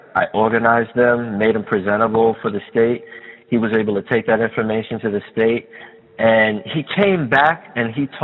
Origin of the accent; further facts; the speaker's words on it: Queens, New York, United States; moved away as an adult; also born or lived in Harlem; now in Long Island, United States; Well, I'm a kid from Harlem and Queens. I spent most of my life in Queens from the time I was about 5 until I left the house when I was about 20. I currently live on Long Island